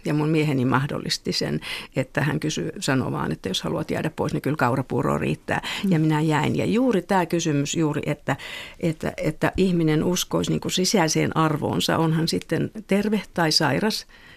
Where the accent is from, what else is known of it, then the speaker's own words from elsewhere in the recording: Lohja, Uusimaa, Finland; vietin sota-aikani Lohjalla. Ja siellä oli tämä lapsuuteni Lohjalla